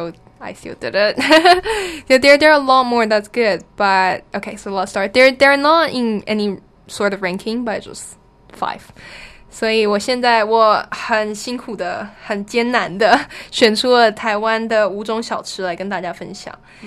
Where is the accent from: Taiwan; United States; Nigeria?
Taiwan; the one that's close to my hometown is now the biggest of Taiwan.